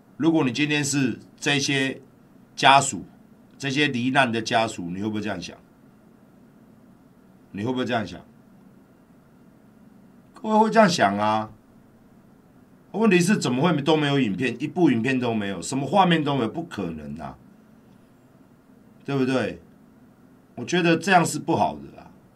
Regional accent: Taiwan; 我们台湾人的命也很珍贵啊

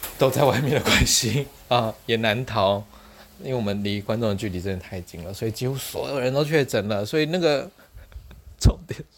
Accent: Taitung County, Taiwan; 因为我是台东人，

